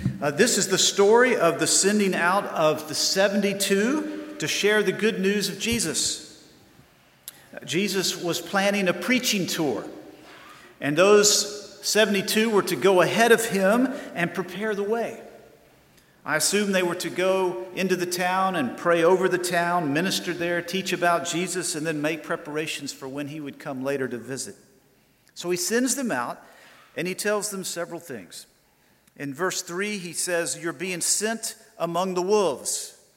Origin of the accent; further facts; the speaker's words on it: Atlanta, Georgia, United States; I am from Atlanta, Georgia, in the U.S.